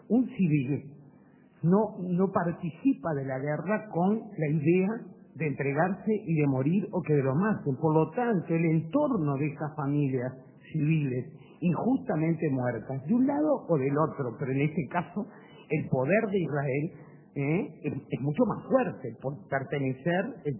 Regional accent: Uruguay; como ciudadana uruguaya

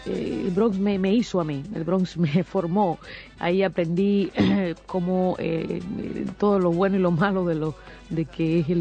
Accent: Dominican Republic; Yo nací en Dominicana.

